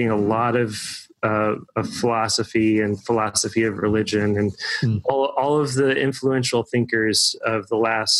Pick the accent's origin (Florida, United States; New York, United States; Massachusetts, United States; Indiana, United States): Indiana, United States; Evansville; born or raised there